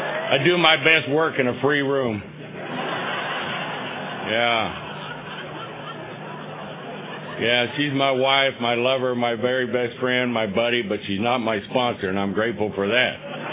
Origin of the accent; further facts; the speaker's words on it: Texas-Oklahoma panhandle, United States; born there; And I was born in the Texas-Oklahoma panhandle, kind of no man's land out there.